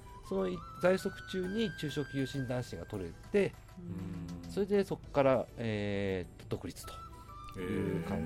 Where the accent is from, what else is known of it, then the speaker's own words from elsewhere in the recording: Hokkaido, Japan; 北海道地元に戻って、うん、デパートに勤めました。